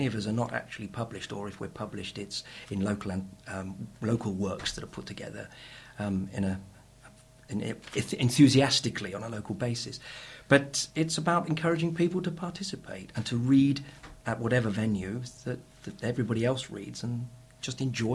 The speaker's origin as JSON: {"language": "English", "town": "Clevedon", "region": "South West England", "country": "United Kingdom"}